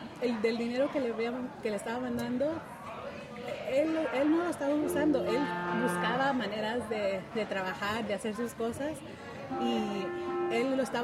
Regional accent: Los Angeles, California, United States; Pero crecí en Los Ángeles, Hollywood, área de Hollywood.

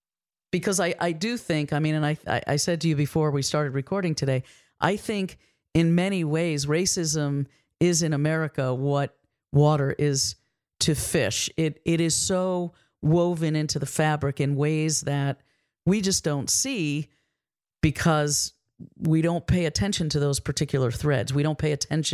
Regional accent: Massachusetts, United States; also born or lived in New England; because I'm born and raised in New England. I mean, I was born in Massachusetts.

